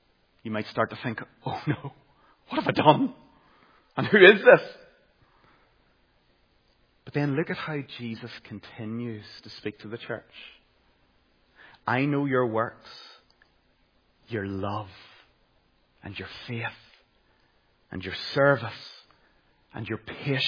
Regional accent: Caledon, Northern Ireland, United Kingdom; I grew up in Caledon, County Tyrone

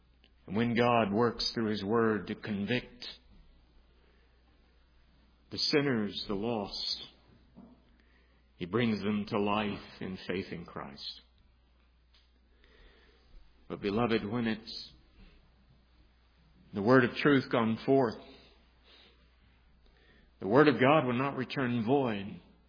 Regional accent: San Antonio, Texas, United States; Remember, I was in San Antonio, Texas, my hometown, and it's the Alamo City.

